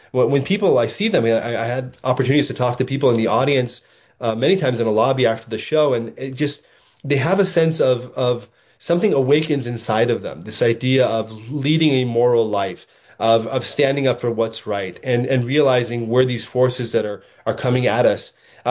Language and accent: English; Ohio, United States; born there; I was born in Ohio. I didn't experience persecution in China like these people did.